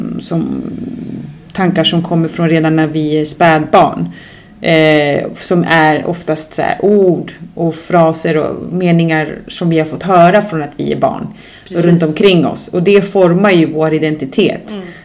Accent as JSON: {"language": "Swedish", "country": "Chile", "lives_now": "Sweden", "said": "ja men så här, ja men jag ser mig själv som chilenare, sen plötsligt ser jag mig själv som svensk chilenare, sen plötsligt ser jag mig som en del av det internationella samfundet."}